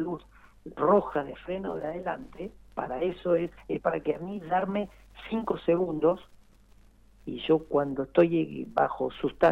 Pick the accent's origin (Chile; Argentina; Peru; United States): Argentina; Neuquén; Yo soy neuquino, y disculpen que tenga la camiseta puesta.